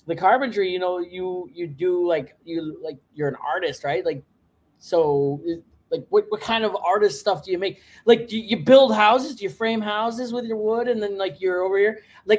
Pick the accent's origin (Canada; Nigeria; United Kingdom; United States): Canada; So, you know, I'm Canadian.